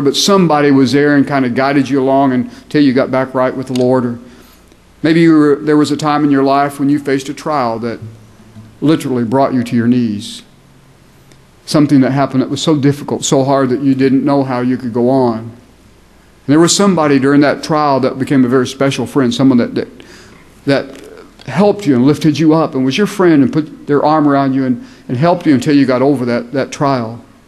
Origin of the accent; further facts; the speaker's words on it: Oklahoma, United States; But I grew up in Oklahoma, and I love the Cowboys.